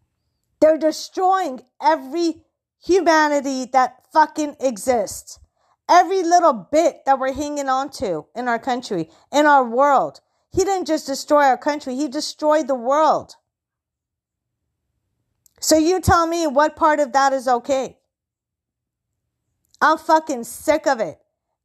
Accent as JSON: {"language": "English", "country": "United States", "said": "I'm a U.S. citizen. I'm an American."}